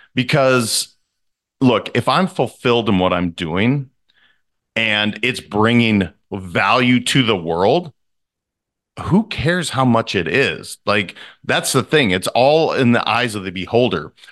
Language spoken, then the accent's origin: English; Montana, United States; I mean, again, I grew up in Montana, brother. So it's like, you know, it's pretty tough nosed.